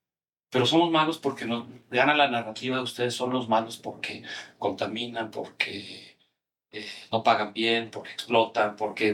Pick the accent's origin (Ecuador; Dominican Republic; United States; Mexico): Mexico; born there; aquí soy, aquí nací.